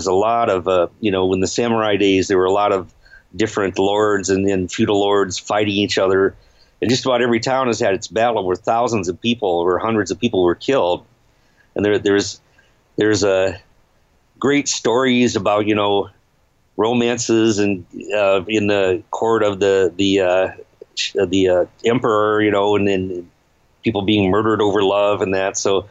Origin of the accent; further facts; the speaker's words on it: Indiana, United States; also born or lived in Japan; I'm from Indiana, and there were rumors that it was part of the Underground Railroad sneaking slaves up to Canada